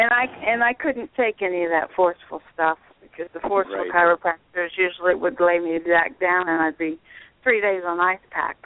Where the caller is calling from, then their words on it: Florida, United States; in Southwest Florida.